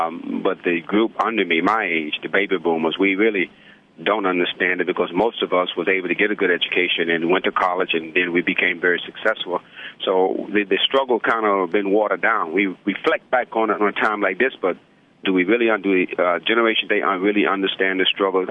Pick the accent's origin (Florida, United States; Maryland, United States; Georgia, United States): Georgia, United States; I was born in the South. I was raised in Georgia, a little town about 80 miles south of Atlanta.